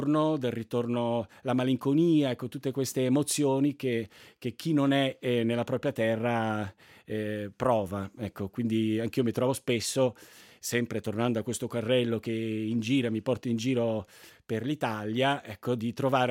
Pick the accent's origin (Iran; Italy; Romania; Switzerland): Switzerland; Zurich; born there; Io per esempio sono nato a Zurigo, il svizzero tedesco non l'ho mai parlato, almeno sì, lo capisco per le scuole elementari. In Ticino non parlo il dialetto, almeno lo parlo poco, cerco di parlarlo